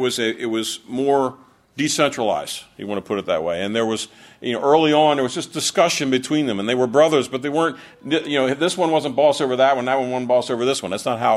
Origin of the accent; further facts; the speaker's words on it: Baltimore, Maryland, United States; I grew up in the Baltimore area. I grew up in the church down there